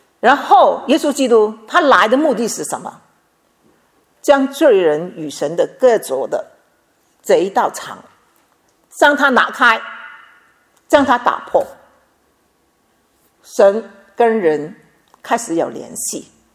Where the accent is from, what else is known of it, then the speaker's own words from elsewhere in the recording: China; now in Canberra, Australia; 其实我们中国人有一句话，道不同不相为谋。